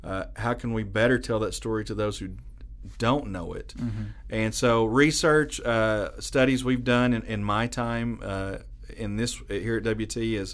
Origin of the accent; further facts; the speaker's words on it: Spearman, Texas, United States; Panhandle is home. I grew up in Spearman, Texas.